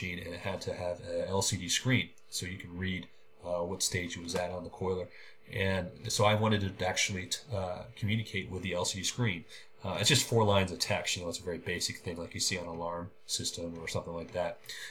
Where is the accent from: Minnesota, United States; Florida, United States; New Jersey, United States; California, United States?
California, United States; Oakland; I was born and raised in Oakland.